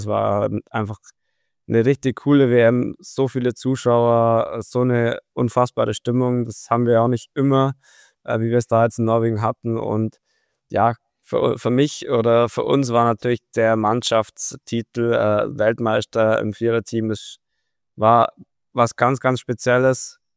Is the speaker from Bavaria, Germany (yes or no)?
yes; Oberstdorf, Bavaria, Germany; born there; ich bin in Oberstdorf geboren und jeder, der Oberstdorf kennt, weiß, da wird der Skisport gelebt